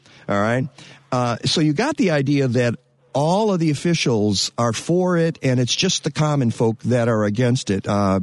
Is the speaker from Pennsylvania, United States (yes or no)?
no; Detroit, Michigan, United States; when I grew up in the Detroit area, when I was 14, my family had to move because of an interchange being built.